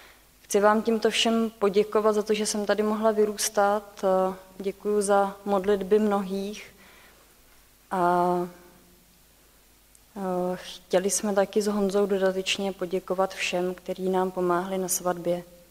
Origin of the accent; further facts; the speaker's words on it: Prague, Czechia; now in Říčany, Czechia; jsem se odstěhovala z Prahy a s manželem chodíme do sboru do Říčan, takže jsem se tam i nechala převést.